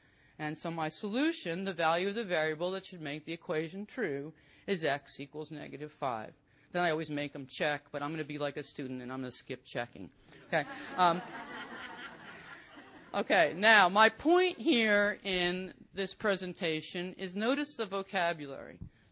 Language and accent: English; New Jersey, United States; I'm from New Jersey. I thought I would definitely be loud enough. Originally, I've tried to rise above that.